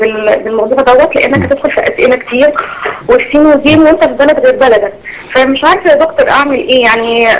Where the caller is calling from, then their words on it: Mecca, Makkah Province, Saudi Arabia; والله يا شيخ انا هنا من مكه